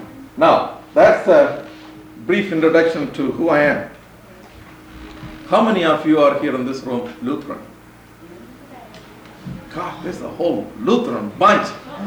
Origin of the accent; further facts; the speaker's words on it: India; I was born and raised in India. I grew up as a Lutheran, thanks to the Danish mission work in my part of the world.